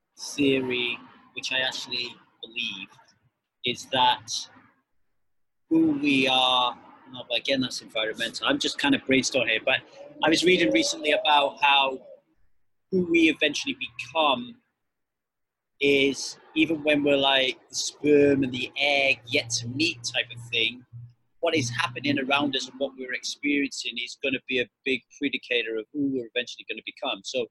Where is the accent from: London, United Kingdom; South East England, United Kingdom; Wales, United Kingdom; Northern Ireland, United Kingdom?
Wales, United Kingdom; Ogmore Vale; I put so much stock into who I am, being because I was raised in Ogmore Vale and surrounded by that society, that societal structure and those people.